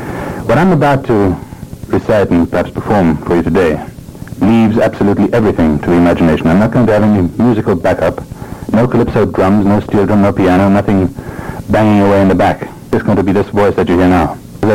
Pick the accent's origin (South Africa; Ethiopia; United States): South Africa; Johannesburg, Gauteng; Johannesburg.